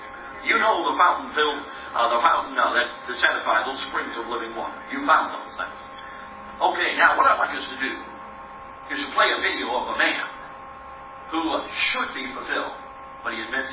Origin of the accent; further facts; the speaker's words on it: Chicago, Illinois, United States; I tell people, I was growing up, I grew up in Chicago.